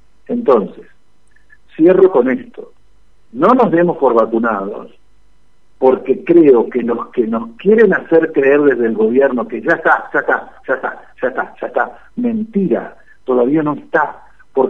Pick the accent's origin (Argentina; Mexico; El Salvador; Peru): Argentina; somos muchos los argentinos